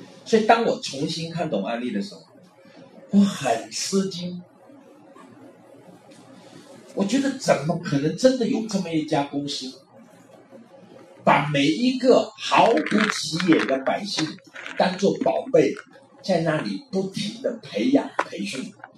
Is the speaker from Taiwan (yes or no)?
no; China; 感觉作为一个中国人创业真的叫做前不着村后不着地